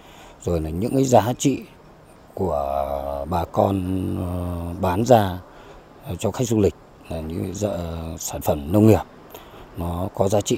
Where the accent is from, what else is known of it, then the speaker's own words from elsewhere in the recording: Trạm Tấu, Yên Bái, Vietnam; Tôi là người con sinh ra và lớn lên ở huyện Trạm Tấu